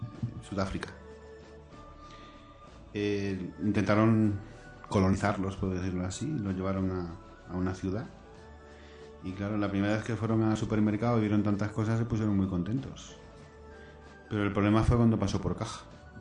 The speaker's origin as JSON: {"language": "Spanish", "town": "Yecla", "region": "Region of Murcia", "country": "Spain", "said": "Y mira que yo soy de Yecla y la cabeza es importante."}